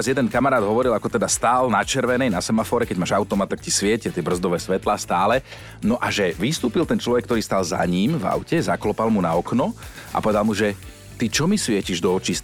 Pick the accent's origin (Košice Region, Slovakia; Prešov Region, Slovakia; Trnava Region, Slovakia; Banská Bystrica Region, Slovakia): Trnava Region, Slovakia; Trnava; Ono u nás v Trnave, lebo však my máme teda v Trnave aj tu jeho sochu